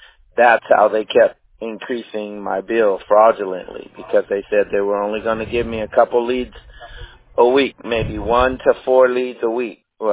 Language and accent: English; Olongapo, Central Luzon, Philippines; born there; I was born in Zimbales, Alangapu.